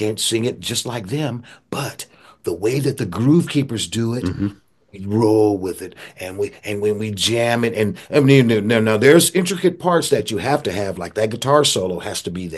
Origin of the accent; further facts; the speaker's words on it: Warren, Ohio, United States; I grew up in Warren, Ohio, and my father was a radio disc jockey.